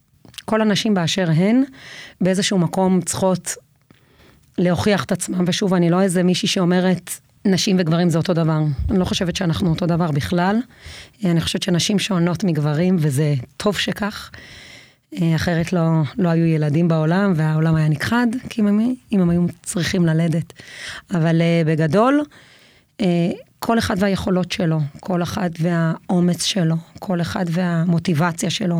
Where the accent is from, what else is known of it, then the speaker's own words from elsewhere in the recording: Beit El, West Bank, Palestine; גדלתי בבית אל, אבא שלי היה צנחן, זה היה משהו שהוא מאוד ככה, אהבת הארץ ולוחמה